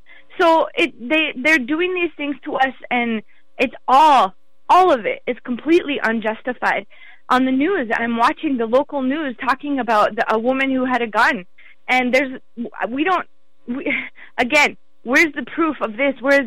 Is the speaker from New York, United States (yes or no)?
no; North Dakota, United States; I'm from the Bakken Shale oil fields where women and children are being raped and being kidnapped, and where there's sex trafficking and where drugs are coming in.